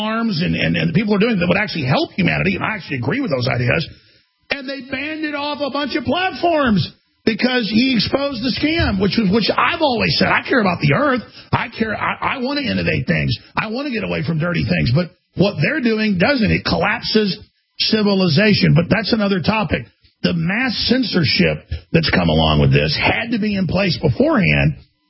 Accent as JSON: {"language": "English", "region": "Texas", "country": "United States", "said": "I'm from Texas."}